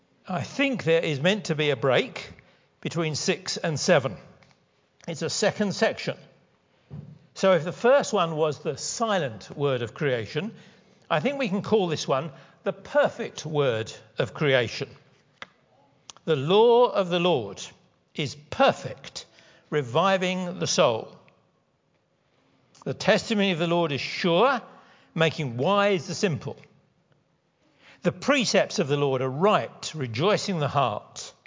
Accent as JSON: {"language": "English", "region": "London", "country": "United Kingdom", "tie": "born or raised there", "said": "I was brought up in London, a city with bricks and concrete and tar."}